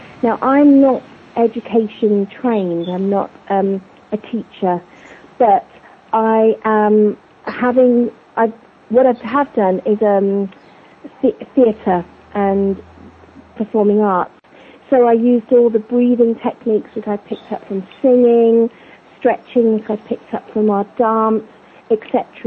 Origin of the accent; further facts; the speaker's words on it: Goa, India; also born or lived in England; I'm half Portuguese Indian, so I'm from Goa. My father's from Goa, and my mum is from England.